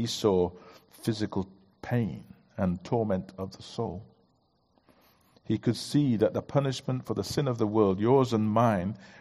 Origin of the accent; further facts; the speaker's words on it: Yorkshire and the Humber, United Kingdom; I love living in Yorkshire. Born in Yorkshire, so I'm technically a Yorkshireman, and I've lived here a lot, and I love it.